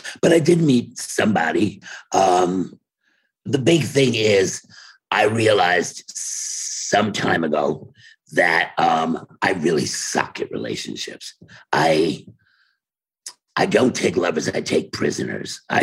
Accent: Brooklyn, New York, United States; even if he came from LA and I came from Brooklyn, we're always going to be the first ones to show up at a meeting.

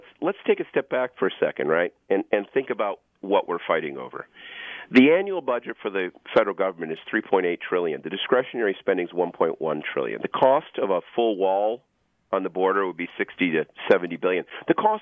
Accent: Rochester, New York, United States; I was raised in Rochester, New York, and we had horrible snowstorms on a regular basis

